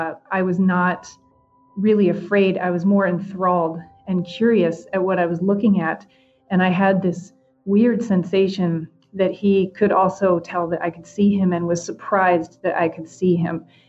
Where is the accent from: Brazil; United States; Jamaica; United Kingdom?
United States; Maryland; And I grew up in Maryland, so I had the unique opportunity to explore a lot of the abandoned and historic places that I grew up near.